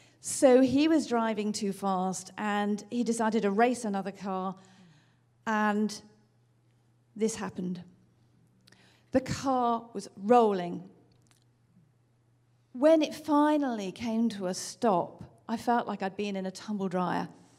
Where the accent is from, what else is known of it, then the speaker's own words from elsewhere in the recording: United Kingdom; from the UK, as you can tell from my accent